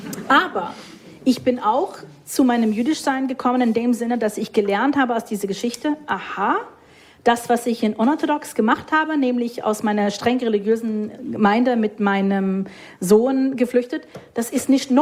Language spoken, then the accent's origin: German; United States; German is a second language; now in Berlin, Germany; Ich bin Amerikanerin, ich habe eh gewisse Rechte und Ansprüche.